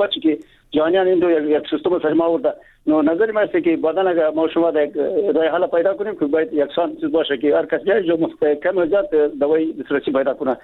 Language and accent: Persian; Baghlan, Afghanistan; ما از بغلان هستم،